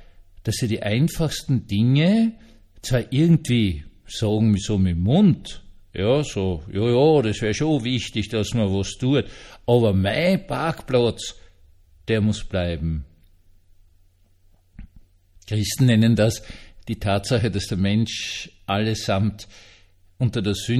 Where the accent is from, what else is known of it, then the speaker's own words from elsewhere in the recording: Vienna, Austria; Denn das weiß ich als Wiener